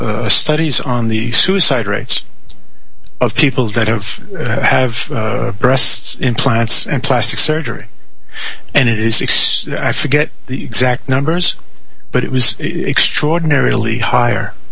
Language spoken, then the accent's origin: English; Queens, New York, United States; When I grew up in Elmhurst, Queens, New York, which was the most ethnically diverse neighborhood on earth.